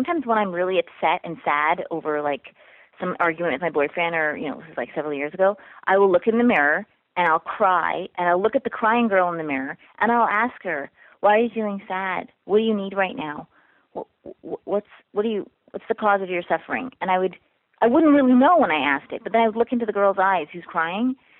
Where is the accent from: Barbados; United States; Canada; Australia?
Canada; born there; Listen, I was born in Canada. Okay. My parents come from the Caribbean, an island called Trinidad and Tobago. They moved to Canada and I was born there. And I'm brown skinned, which means I'm not white